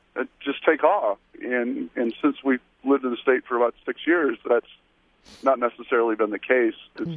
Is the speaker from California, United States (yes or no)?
no; Michigan, United States; I grew up in Michigan where I participated in what was called PAGE, a program for academically gifted education.